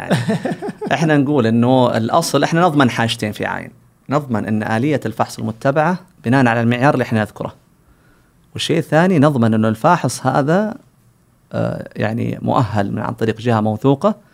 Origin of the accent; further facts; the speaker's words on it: Saudi Arabia; مفهوم التطوير العقاري طبعا عندنا في السعودية حديث جدا